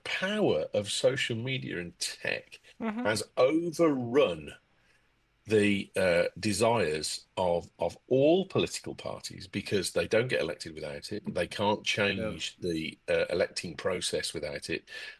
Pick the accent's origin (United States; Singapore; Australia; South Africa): Singapore; I'm still Singaporean.